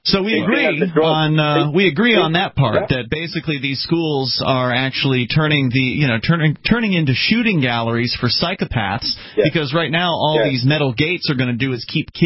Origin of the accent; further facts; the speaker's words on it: Florida, United States; But the campus is still down there where I went. I'm from Florida originally.